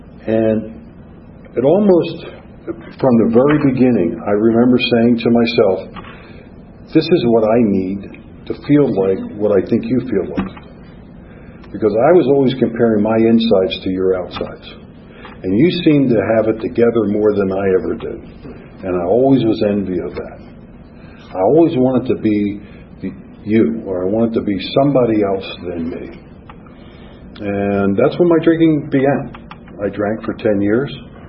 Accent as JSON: {"language": "English", "town": "Philadelphia", "region": "Pennsylvania", "country": "United States", "tie": "born or raised there", "said": "I grew up in Philadelphia. Where I was one of seven kids, Irish Catholic family, seven kids in 9 years."}